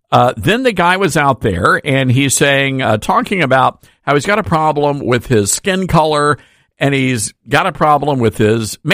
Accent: the South, United States

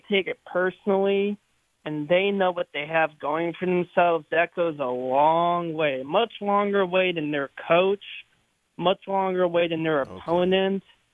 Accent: Cleveland, Ohio, United States; I'm from Cleveland originally

